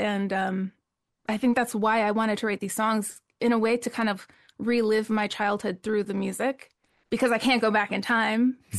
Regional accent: Mazomanie, Wisconsin, United States; So I grew up in Mazamani, which, you know, if anybody knows that town, it's very small. It's about 1,500 mm-hmm. people.

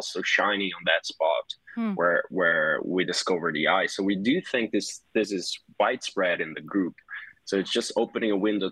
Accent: Brazil; I'm originally from Brazil, and it's the country with the highest diversity of species

